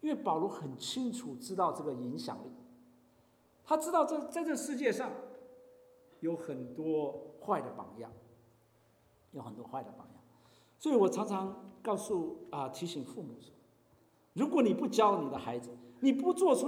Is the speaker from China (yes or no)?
yes; China; 所以我们中国人也有一句话来形容这样的情况